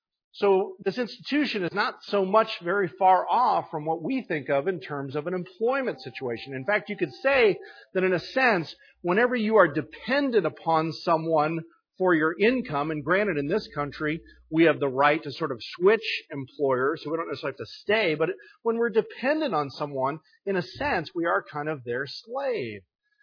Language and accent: English; New Hampshire, United States; We're from New Hampshire. Live free or die.